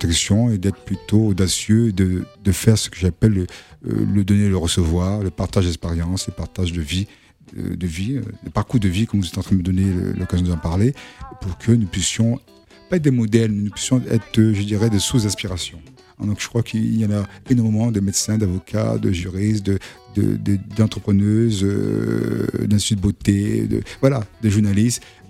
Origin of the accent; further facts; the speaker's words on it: Reims, Grand Est, France; je suis né à Reims, la ville du Sacre, hein, la ville de Champagne, hein.